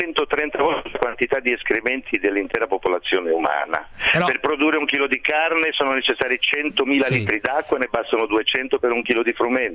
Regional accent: Genoa, Liguria, Italy; da genovese avere due squadre nella parte alta della classifica, ti dico che francamente mi fa piacere.

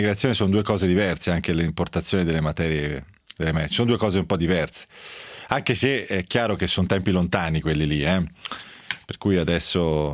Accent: Tuscany, Italy; Sicuramente più di me, che sono toscano e non ho una lingua

